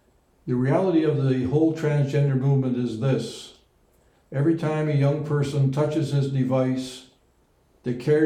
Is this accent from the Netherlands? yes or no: yes; Netherlands; that's actually my home country, Holland